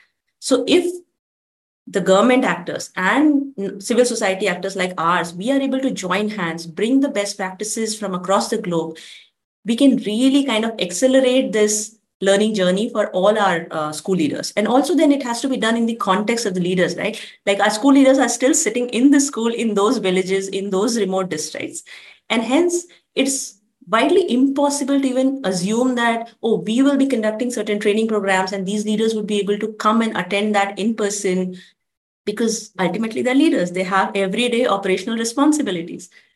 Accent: Bihar, India; I was growing up in Bihar in the 90s when, you know, the socio-political environment was not so conducive

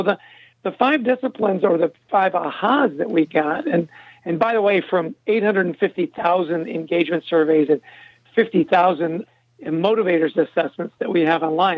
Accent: Canada; or I'm Canadian, we would say Gen Z.

